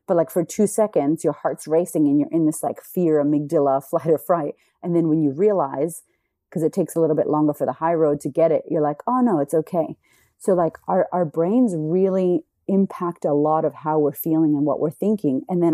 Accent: United States; now in Australia; I love that I'm American in Australia because I'm so like friendly and happy.

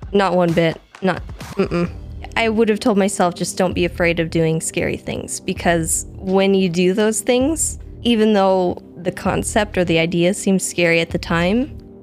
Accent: Missouri, United States; now in Washington, United States; I grew up in Washington State for a long time. And then when I was about 8, I think we moved to Missouri. And I lived in Missouri for 16 years or so.

